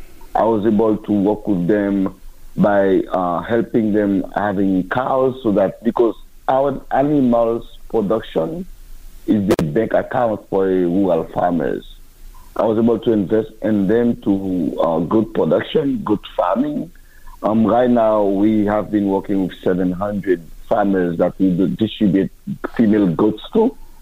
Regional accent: Haiti; I grew up in Haiti, and my passion was to study theology when I was in high school.

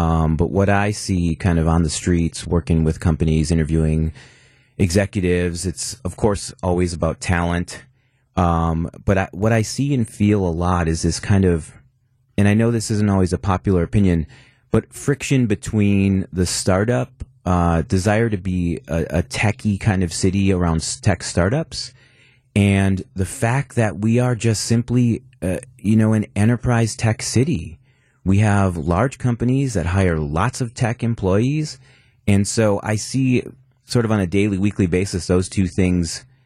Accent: Milwaukee, Wisconsin, United States; born and raised in Milwaukee, MPS grad, super proud of all of that.

